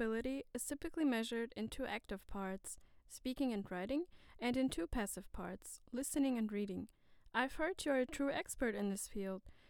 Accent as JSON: {"language": "English", "country": "Germany", "tie": "born or raised there", "said": "my parents are from Turkey. However, I was born and raised in Germany and grew up speaking both German and Turkish."}